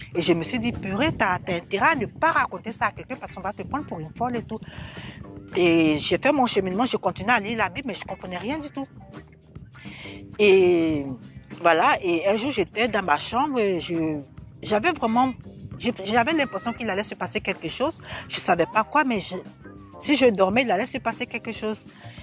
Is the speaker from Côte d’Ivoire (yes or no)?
yes; Côte d’Ivoire; je suis originaire de la Côte d'Ivoire. J'étais musulmane, je viens d'une famille musulmane pratiquante et j'ai rencontré le Seigneur en 2008, je me suis fait baptiser en fait.